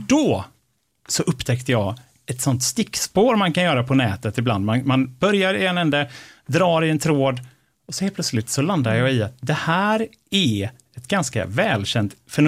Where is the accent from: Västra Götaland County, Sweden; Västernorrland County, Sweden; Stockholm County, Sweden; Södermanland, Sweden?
Västra Götaland County, Sweden; Gothenburg; Jag är ju ändå från Göteborg. Jag borde kunna sätta en göteborgsdialekt.